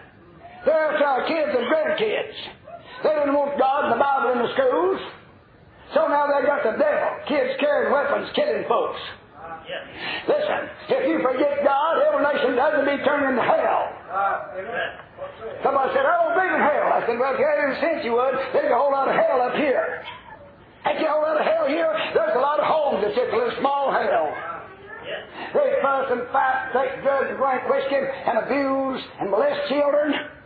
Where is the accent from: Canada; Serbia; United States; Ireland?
United States; Tennessee; I'm from Fentress County.